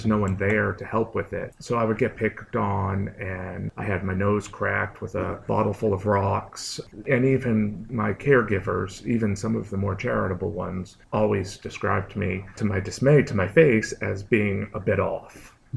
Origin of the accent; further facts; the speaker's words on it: Boston, Massachusetts, United States; So my personal history, I grew up on the South Shore of Boston.